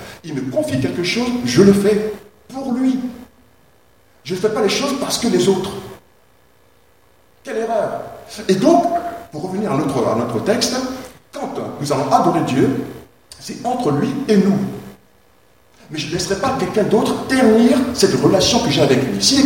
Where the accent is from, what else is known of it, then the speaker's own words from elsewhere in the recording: Metz, Grand Est, France; moved away; je viens de Metz, hein, donc j'avais quitté ma région depuis longtemps